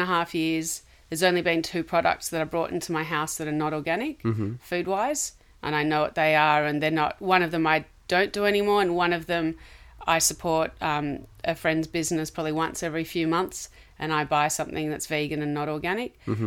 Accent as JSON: {"language": "English", "town": "Sydney", "region": "New South Wales", "country": "Australia", "said": "I'm from Sydney"}